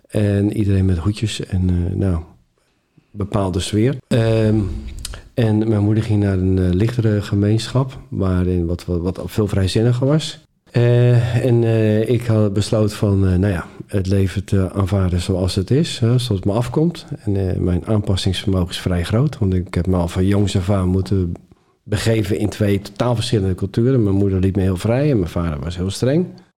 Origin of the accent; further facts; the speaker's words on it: Boskoop, South Holland, Netherlands; hieraan vooraf ging dat ik ben opgegroeid, geboren in Boskoop.